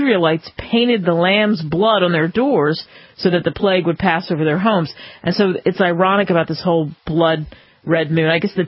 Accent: New Jersey, United States; We have Cop in New Jersey, not too far from my hometown

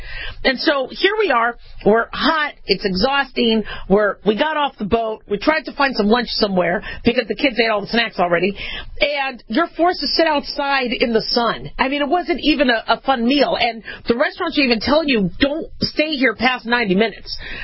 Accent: California, United States; But I still feel like I'm part Californian, which is why I support the Dodgers and I support the Raiders and all that. You know, once you're from SoCal, it's really hard to kind of separate that.

